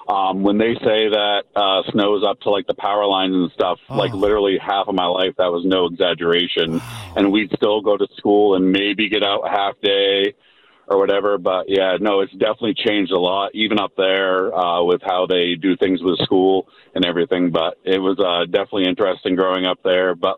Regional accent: Maine, United States; Yeah, so I grew up in Aroostook County in Maine, the northernmost county in the eastern United States.

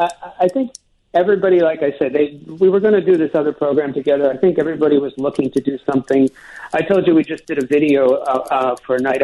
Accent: Chicago, Illinois, United States; I'm born and raised in Chicago, but my friends are from everywhere else, right?

